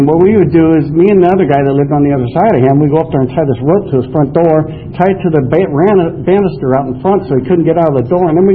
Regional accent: California, United States; You know, and we're both from Marin County.

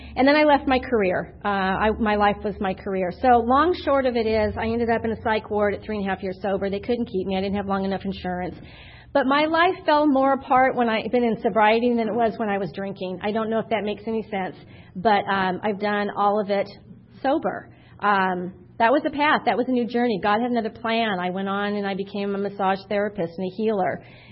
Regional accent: Alpine, California, United States; I'm from Alpine, Orange County, Alpine, totally two different worlds.

